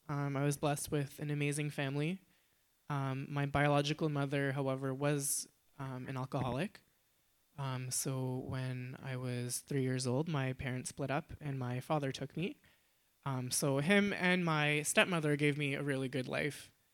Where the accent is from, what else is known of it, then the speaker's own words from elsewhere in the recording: Nova Scotia, Canada; also born or lived in Shediac; I was born in Shidya, close to Moncton, and I actually grew up in the Annapolis Valley